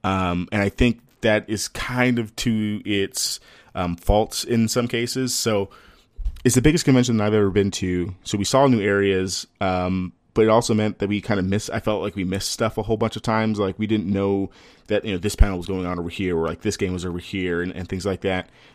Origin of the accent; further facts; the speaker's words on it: Texas, United States; It's too cold in Boston. Move it to the summer. I'm from Texas. It's too cold.